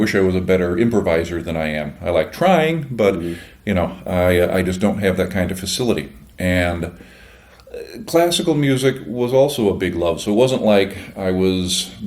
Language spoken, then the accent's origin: English; Chicago, Illinois, United States; You know, growing up in Chicago and being in the Chicago area and being a classical music nut, you got to think